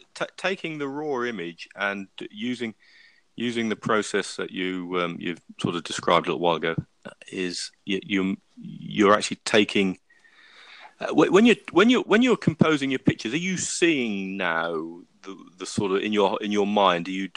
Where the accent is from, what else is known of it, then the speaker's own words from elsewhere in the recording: Great Yarmouth, East of England, United Kingdom; I'm now looking at my, well, Norfolk Broadshot. So it's my, you know, I'm Great Yarmouth is my hometown.